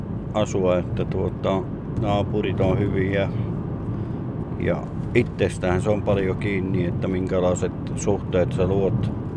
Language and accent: Finnish; Jalasjärvi, South Ostrobothnia, Finland; also born or lived in Sweden; sitten me asuttiin siitä jonkun aikaa Ruottis ja sitten me tultiin takaisin Ruottista ja täällä on käynyt ensimmäisen vuoden kouluakin.